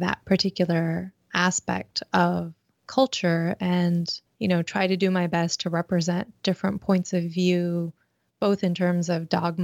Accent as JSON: {"language": "English", "country": "United States", "said": "explore, I guess, the two aspects of myself culturally, which is, you know, American from the US side and Indian from the South Indian side."}